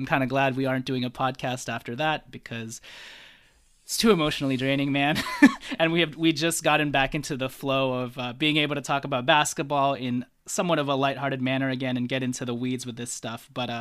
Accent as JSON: {"language": "English", "country": "Philippines", "second_language": "English", "said": "I'm Filipino, okay? I mess up idioms a lot."}